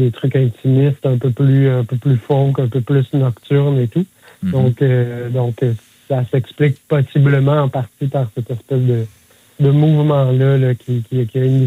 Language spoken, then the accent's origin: French; Sutton, Quebec, Canada; Fait qu'on joue à Sutton, dans mon patelin, début avril.